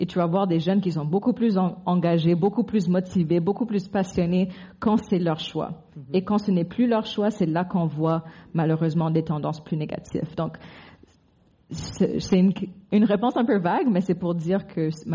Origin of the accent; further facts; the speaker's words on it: Republic of the Congo; Donc je viens du Congo, malheureusement on l'appelle Congo France, donc le Congo français, pas le Congo belge